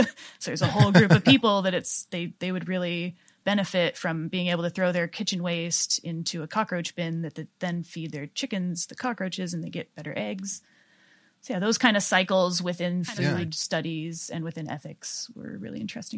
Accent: Idaho, United States; I grew up in Northern Idaho. We're all backwoodsy people.

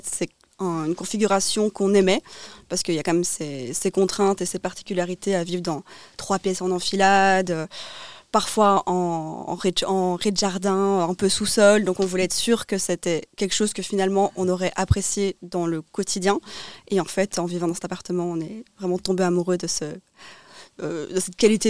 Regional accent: Liège, Wallonia, Belgium; now in Brussels, Belgium; même si je suis originaire de Liège à la base, je suis tombée amoureuse de Bruxelles

